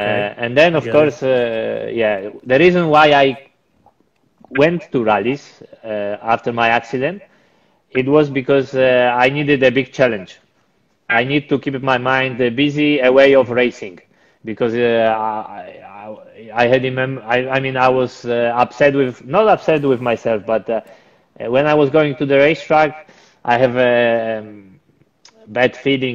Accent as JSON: {"language": "English", "country": "Poland", "tie": "born or raised there", "second_language": "English", "said": "Okay, I'm coming from Poland. So when I was a kid, I was doing karting, and circuit racing was much less popular than rallies. In Poland, in the end, we have quite good history of rallying"}